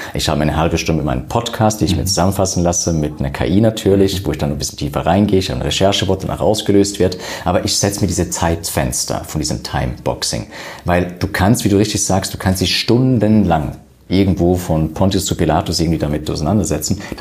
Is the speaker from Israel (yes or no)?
no; Switzerland; Und ich komme aus der Schweiz